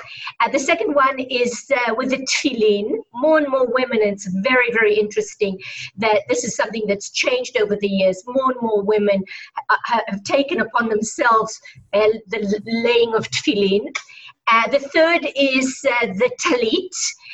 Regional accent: Israel; When I was a child in 1967 and we went there, I grew up in Israel from a very young age.

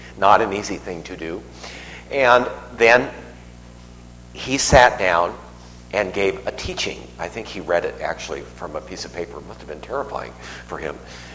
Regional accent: Los Angeles, California, United States; I grew up in Los Angeles, and my junior high school and high school was so big

